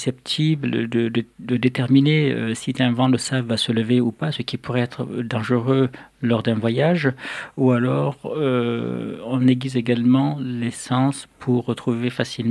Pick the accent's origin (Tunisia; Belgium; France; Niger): Niger; Agadez; Je suis né à Agadez, donc dans le désert nigérien. J'ai grandi là-bas, j'ai reçu une double éducation, l'éducation Touareg et l'éducation occidentale